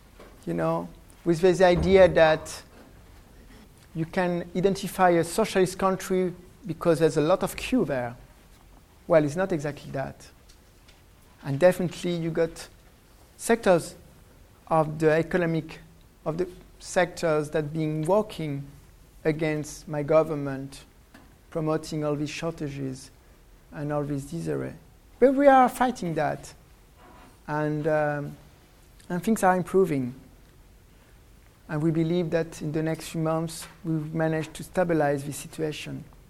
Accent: France; accent: French; English is a second language; Don't be surprised about my French accent, because I grew up in France, so it's where I get this silly accent when I was a teenager.

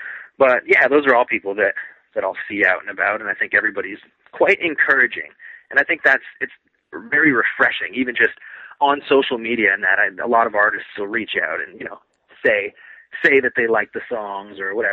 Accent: Canada; It's a bit of an uphill battle being a Canadian artist.

